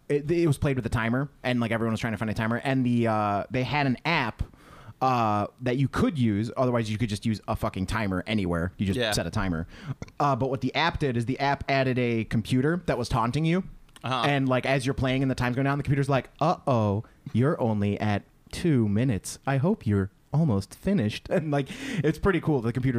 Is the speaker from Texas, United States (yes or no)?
no; Chicago, Illinois, United States; But I mean, I grew up mostly in Chicago when I was young, and then I didn't come to the suburbs until elementary school.